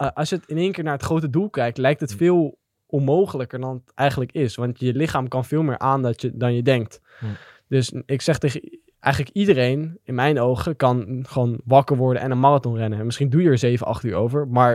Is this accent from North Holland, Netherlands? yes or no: yes; Amsterdam, North Holland, Netherlands; Ik kom uit Amsterdam-Zuid, dus dat zegt eigenlijk al genoeg.